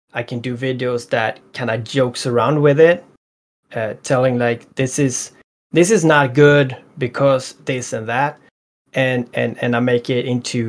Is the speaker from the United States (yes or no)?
no; Sweden; English is a second language; I'm very bad at explaining, especially like in English. I'm from Sweden, so trying to find the right words at times is hard for me.